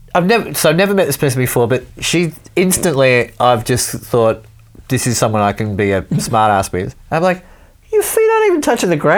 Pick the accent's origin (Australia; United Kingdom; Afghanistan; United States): United Kingdom; Wales; born there; Because turns out she's from the next town on from where I was born in Wales.